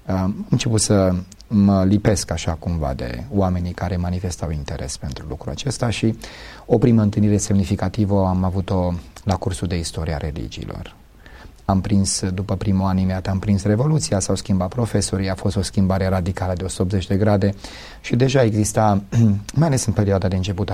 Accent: Onești, Bacău County, Romania; now in Bucharest, Romania; venind undeva din provincie, sunt de loc din Onești, din județul Bacău, venind de București

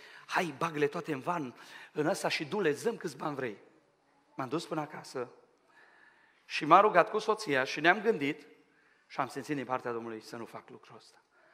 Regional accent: Romania; now in England; Știți cum sunt ăștia din România? De când sunt în Anglia, operații, accidente, mormântări, numai în drame trăiesc, știți?

